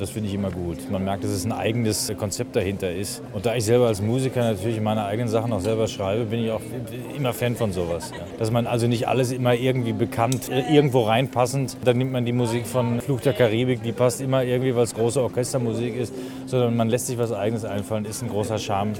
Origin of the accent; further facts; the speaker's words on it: Vienna, Austria; Ich komme aus Wien.